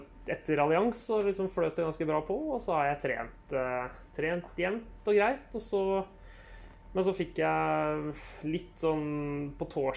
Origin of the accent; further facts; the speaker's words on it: Norway; now in Sweden; jag är den enaste norske